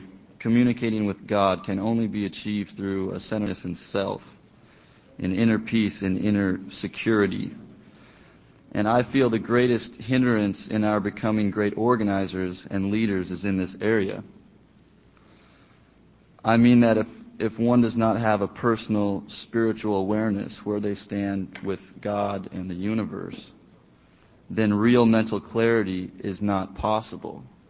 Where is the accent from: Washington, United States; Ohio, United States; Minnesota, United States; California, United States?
Washington, United States; Seattle; Hi, Lynn. … from Seattle.